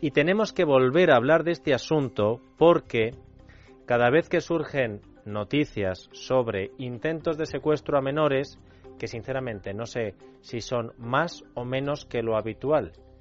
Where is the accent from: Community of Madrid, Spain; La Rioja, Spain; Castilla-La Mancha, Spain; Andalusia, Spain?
Community of Madrid, Spain; Cercedilla; Bueno, luego me cuentas qué hacía Salvador Victoria en mi pueblo.